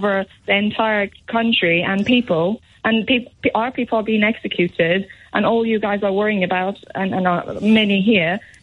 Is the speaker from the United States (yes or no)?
no; United Kingdom; I'm British Iranian and we are connected with lots of Iranians inside.